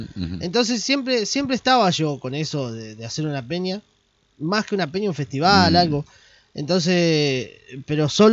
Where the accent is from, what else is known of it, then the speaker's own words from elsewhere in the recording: Buenos Aires, Argentina; now in Charrúas, Argentina; yo soy oriundo de Buenos Aires. Me casé con una chica de Charrúas y me fui a vivir allá hace un par de años.